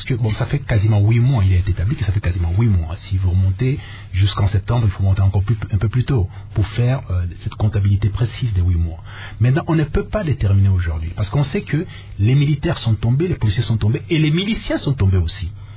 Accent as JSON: {"language": "French", "town": "Luiza", "region": "Kasaï-Central", "country": "DR Congo", "said": "moi-même je suis ressortissant du Kasaï central et de Luisa pour être plus précis"}